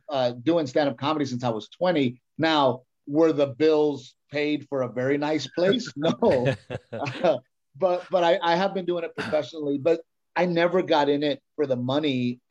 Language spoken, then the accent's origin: English; United States; me being Mexican American, they go … we're gonna put it on Cinco de Mayo.